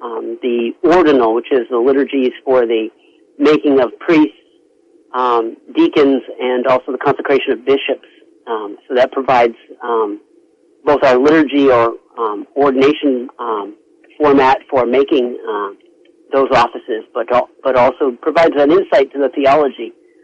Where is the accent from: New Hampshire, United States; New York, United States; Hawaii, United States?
New Hampshire, United States; My family has got French-Canadian background, and I was born originally in New Hampshire and went to school there.